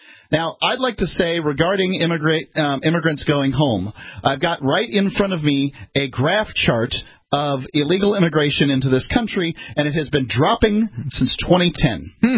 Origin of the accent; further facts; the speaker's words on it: Florida, United States; I'd love to go back to Florida.